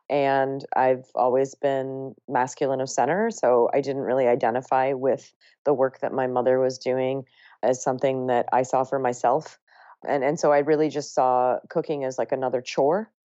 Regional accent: Ohio, United States; And then I also ate pizza and hamburgers growing up in Ohio.

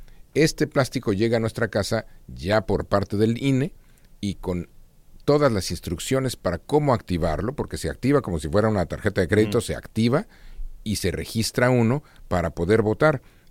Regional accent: Mexico; now in United States; No por ser mexicanos viviendo en Estados Unidos somos menos mexicanos.

